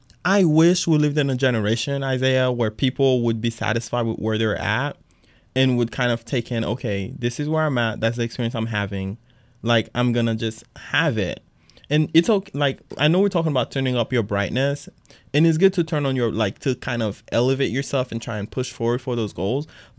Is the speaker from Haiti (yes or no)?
yes; Haiti; I'm from Haiti